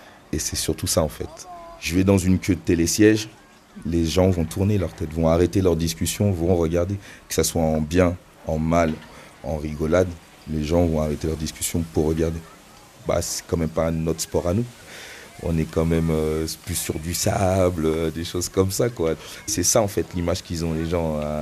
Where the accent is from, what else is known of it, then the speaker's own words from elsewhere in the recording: Centre-Val de Loire, France; also born or lived in Côte d'Ivoire; Je suis originaire de Côte d'Ivoire, plus précisément à Bobo, Abidjan. J'ai grandi du coup dans la région centre, dans l'Eure-et-Loir.